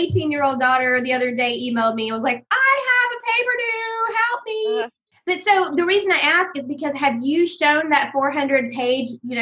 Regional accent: Alabama, United States; also born or lived in Tennessee; I grew up in Alabama and Tennessee, and so they would leave the dogs on the side of the road when they did not want them

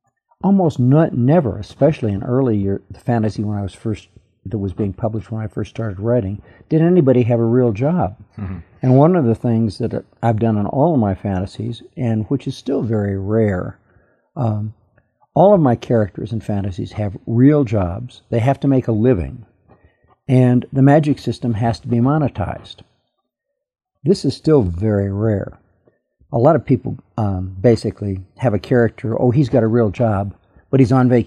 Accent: Denver, Colorado, United States; also born or lived in Honolulu; now in Cedar City, United States; I grew up in the suburbs south of Denver, Colorado. When I was very young, my father decided he wanted to practice law in Hawaii, so we moved to Honolulu, and we lived there for a year and a half.

